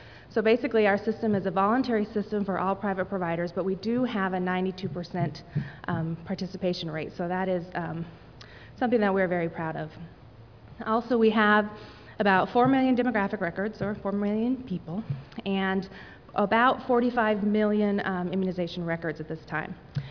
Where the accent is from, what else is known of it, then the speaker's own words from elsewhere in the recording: Oregon, United States; I am from Oregon